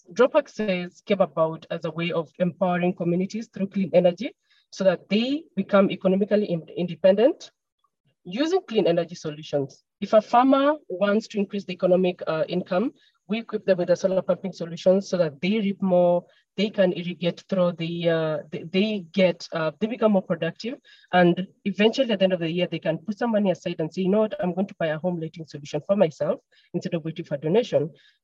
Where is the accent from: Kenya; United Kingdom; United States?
Kenya; I am from Kenya.